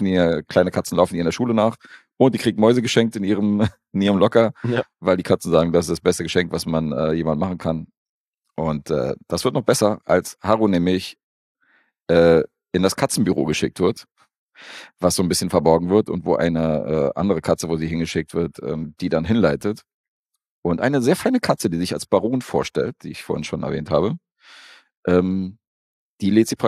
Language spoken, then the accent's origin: German; Serbia; Als ich, als Serbe, so.